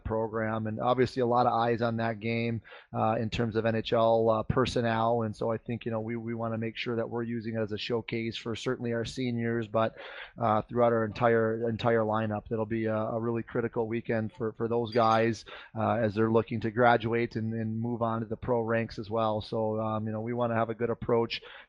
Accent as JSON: {"language": "English", "region": "Michigan", "country": "United States", "tie": "born or raised there", "said": "for a lot of us growing up in Michigan, whether it's our students, fans, you know, myself growing up down there"}